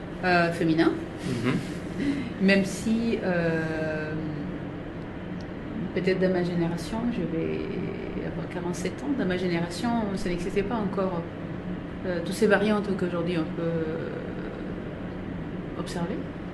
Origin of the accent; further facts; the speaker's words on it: Chile; French is a second language; moved away as an adult; now in France; En fait, je suis née au Chili, j'ai grandi dans ma famille